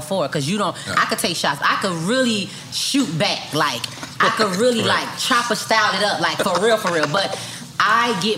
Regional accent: Miami, Florida, United States; but then I'm from Liberty City, Miami, Florida.

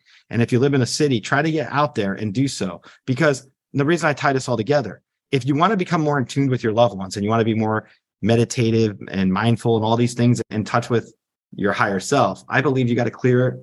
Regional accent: United States; I grew up 5 miles outside New York City, so that's my point.

